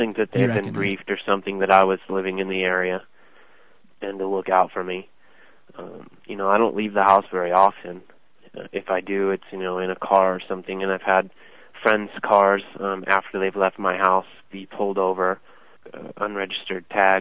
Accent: California, United States; There was nothing that he could have been warned that I was from California.

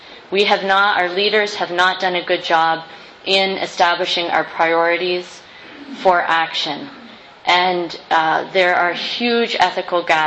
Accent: Canada; now in United States; I increasingly feel like an immigrant to the United States. At first when I came from Canada, I didn't

